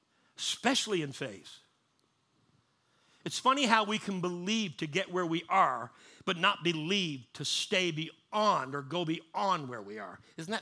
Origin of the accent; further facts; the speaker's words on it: Canada; you guys don't have a lot of snow, but I'm Canadian.